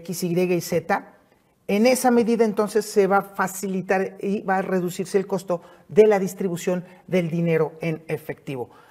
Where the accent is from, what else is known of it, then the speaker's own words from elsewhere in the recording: Mexico; Que soy mexicano.